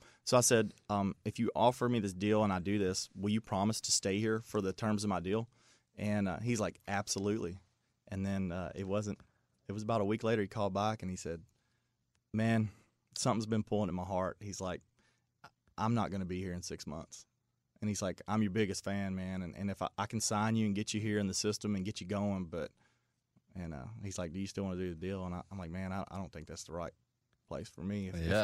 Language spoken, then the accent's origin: English; Bardstown, Kentucky, United States; Well, there's actually, from our hometown, there's actually a well-known songwriter